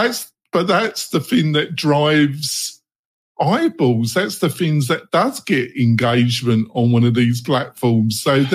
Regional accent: England, United Kingdom; I'm English.

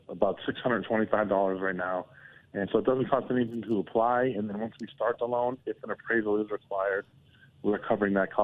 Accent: Framingham, Massachusetts, United States; I'm from just outside of Boston in a big town called Framingham, Mass.

